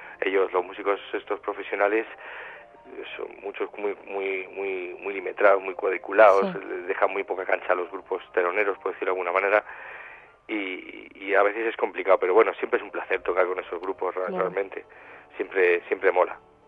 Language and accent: Spanish; Spain; es porque somos españoles